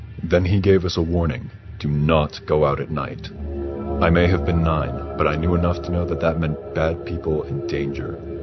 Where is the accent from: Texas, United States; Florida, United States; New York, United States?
Texas, United States; I grew up in rural Texas with about 1,000 people in my hometown.